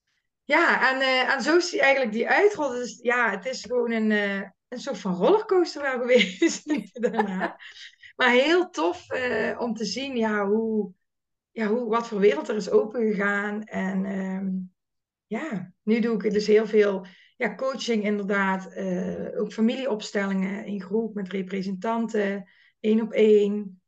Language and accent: Dutch; Limburg, Netherlands; Ik ben Limburgse, ook net als jij volgens mij.